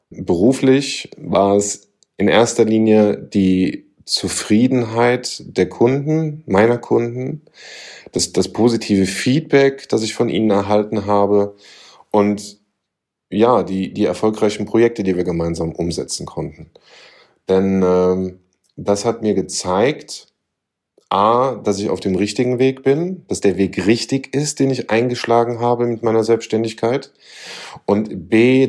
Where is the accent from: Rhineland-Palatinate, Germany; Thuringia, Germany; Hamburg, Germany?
Rhineland-Palatinate, Germany; Koblenz; ich bin aus dem schönen Raum Koblenz. Das heißt, ich bin waschechter Rheinländer